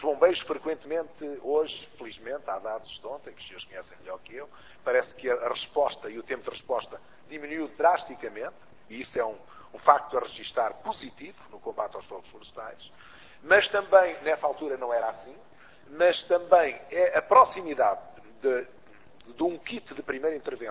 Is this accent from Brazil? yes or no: no; Aveiro, Portugal; sou da Aveiro, é uma região de minifúndio, sou um proprietário rural